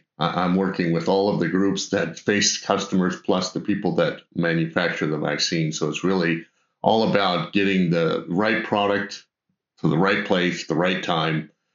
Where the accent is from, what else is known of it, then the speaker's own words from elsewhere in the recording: Iowa, United States; now in Sioux Falls, United States; I grew up in Northwest Iowa, not too far from where I live right now in Sioux Falls, South Dakota, on a farm.